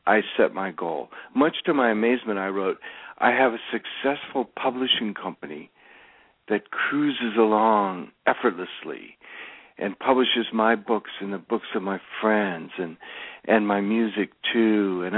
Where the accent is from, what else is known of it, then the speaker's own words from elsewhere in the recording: Minnesota, United States; I was from Minnesota originally, and I had a rock band for a while.